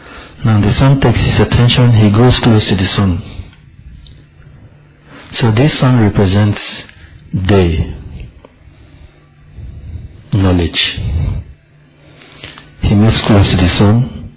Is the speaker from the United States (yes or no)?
no; Nigeria; I'm from Nigeria.